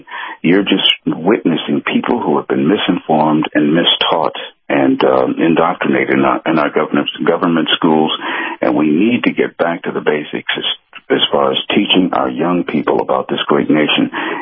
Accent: Cleveland, Ohio, United States; Well, you're describing how it was me growing up in Cleveland.

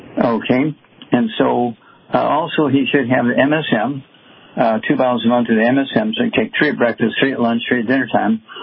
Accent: Missouri, United States

